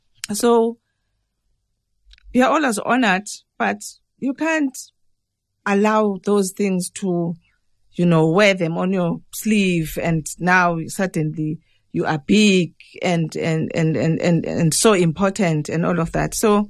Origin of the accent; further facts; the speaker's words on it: South Africa; growing up in South Africa and personally experiencing sexism in the workplace and in society generally, and experiencing racism in the workplace and in society